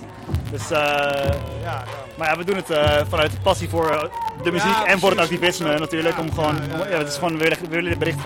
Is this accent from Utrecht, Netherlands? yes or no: yes; Utrecht, Netherlands; Utrecht. Lekker makkelijk.